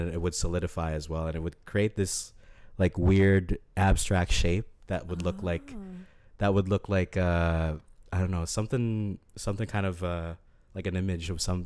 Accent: Philippines; When I was growing up in Philippines

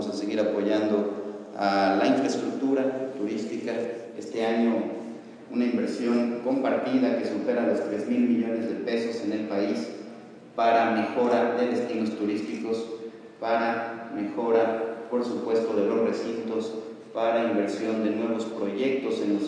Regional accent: Mexico; Y primero que nada, creérnoslo como mexicanos.

